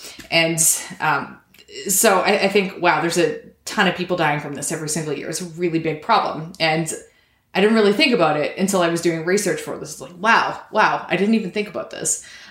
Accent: Canada; I do as a Canadian

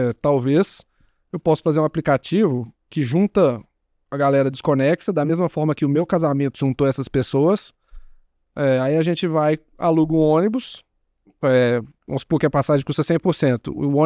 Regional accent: Minas Gerais, Brazil; Eu sou de Minas, né?

